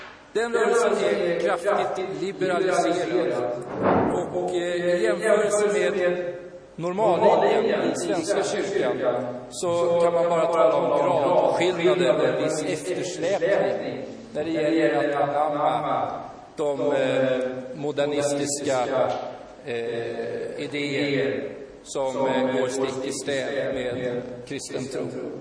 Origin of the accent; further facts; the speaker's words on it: Sweden; born there; Och själv är jag medlem i kyrkan 1972 genom min naturliga födelse. Då jag blev född som svensk medborgare.